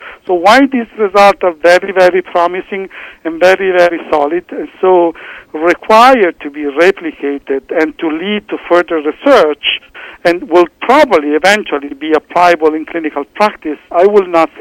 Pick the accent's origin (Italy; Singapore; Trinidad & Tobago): Italy; English is a second language; now in Baltimore, United States; From my accent, that I'm Italian, but I've been working at NIH for 5 years, and in Baltimore